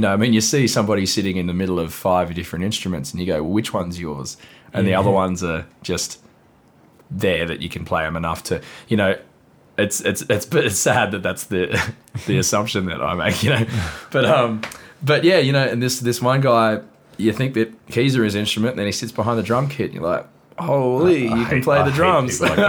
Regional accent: Australia; Maybe Google would be a good website … because I'm Australian.

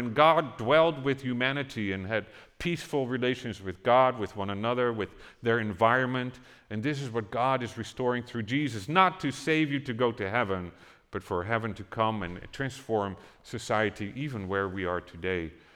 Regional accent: Netherlands; I feel like, oh, this is like the days I grew up in Holland feels like what you're experiencing here today.

